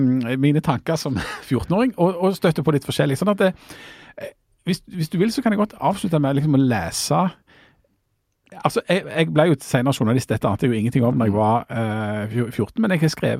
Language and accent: Norwegian; Bryne, Rogaland, Norway; at jeg har vært hjemme på Bryne og måtte liksom hente ut noen av tingene mine ifra det som lå der lenge.